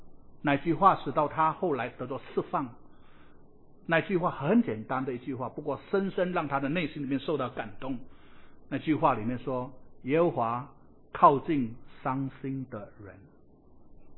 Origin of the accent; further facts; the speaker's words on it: Indonesia; 我在印尼长大的